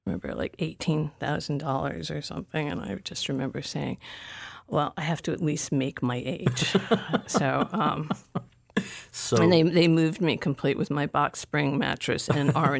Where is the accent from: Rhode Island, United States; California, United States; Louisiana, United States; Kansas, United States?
Rhode Island, United States; Providence; And not that I didn't drive growing up in Providence, but what I always loved about New York is that you could just go out anywhere.